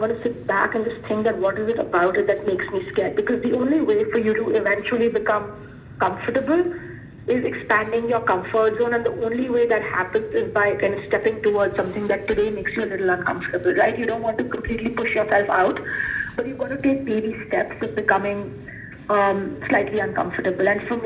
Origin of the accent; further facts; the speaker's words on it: India; moved away; growing up in India, I come to a developed world.